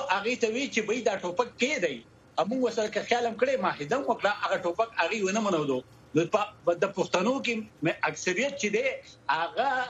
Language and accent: Pashto; Afghanistan; زه افغان یم یعنی زه افغان یم